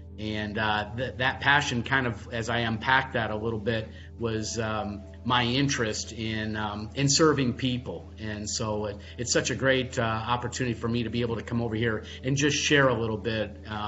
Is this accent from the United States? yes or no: yes; Detroit, Michigan, United States; I grew up in Detroit, Michigan, and I'm the first of three children.